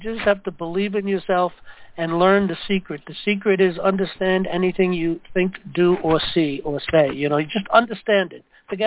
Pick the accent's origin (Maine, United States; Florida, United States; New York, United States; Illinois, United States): New York, United States; New York City; I've had faith in him from day one because I come from New York City.